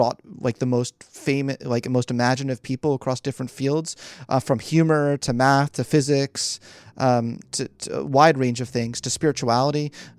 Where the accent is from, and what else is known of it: Philadelphia, Pennsylvania, United States; born or raised there